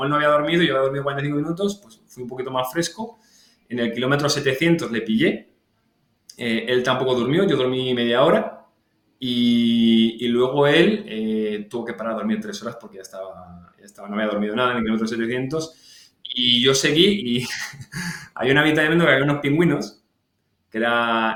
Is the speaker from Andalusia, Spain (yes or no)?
no; La Rioja, Spain; Entonces, yo que vengo de La Rioja, bosque, naturaleza y demás, siempre lo echo de menos.